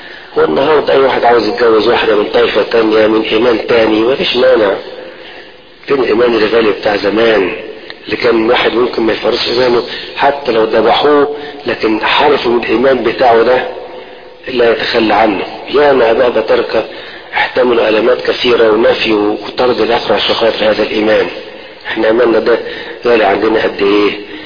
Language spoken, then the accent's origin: Arabic; Egypt; قلت لبعضكم يمكن مره طفل زي كده عندنا في مصر 10 سنين في امتحان